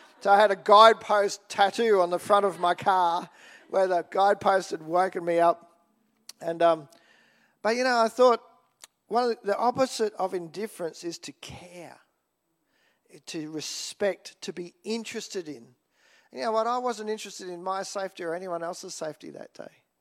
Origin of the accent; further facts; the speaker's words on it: Australia; I love being an Aussie, but one of the things can serves us well and can serve us not so well is that whole thing of, oh, she'll be right.